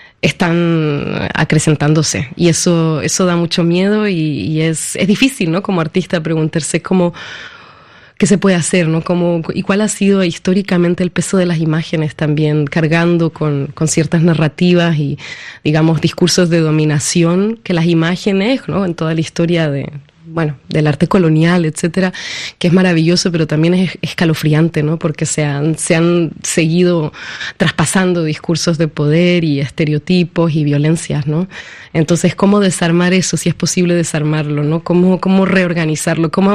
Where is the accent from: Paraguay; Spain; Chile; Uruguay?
Chile; born or raised there; also born or lived in Peru